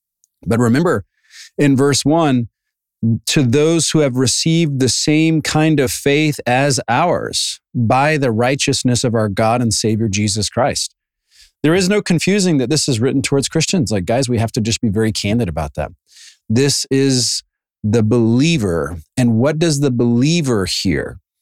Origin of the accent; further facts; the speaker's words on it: Savannah, Georgia, United States; It's like, okay, I'm from Savannah.